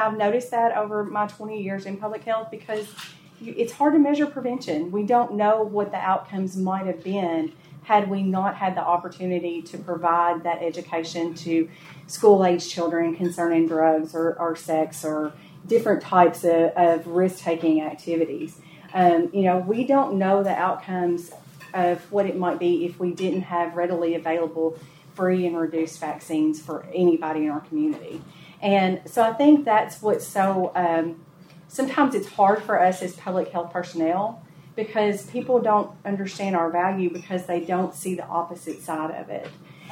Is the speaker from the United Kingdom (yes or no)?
no; United States; I'm originally from Caldwell County. The last 15 years, I've lived in Troy County